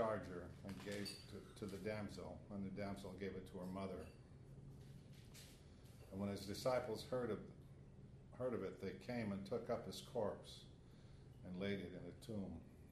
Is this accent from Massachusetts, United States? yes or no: no; Arizona, United States; There's a town near where I grew up in Arizona called Salome, but it's spelled as Salome.